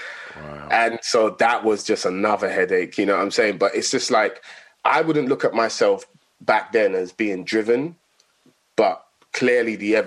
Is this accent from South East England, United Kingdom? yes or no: no; Tottenham, London, United Kingdom; I grew up in Tottenham, but that was like one of the schools that was around the area.